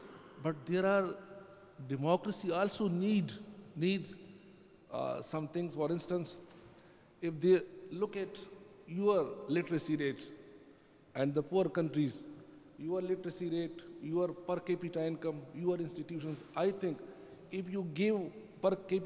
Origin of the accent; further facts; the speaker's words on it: Pakistan; now in London, United Kingdom; I come from Pakistan.